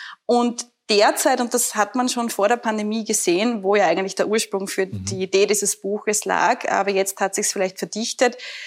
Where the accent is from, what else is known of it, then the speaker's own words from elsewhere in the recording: Burgenland, Austria; Ich selber bin ja Burgenländerin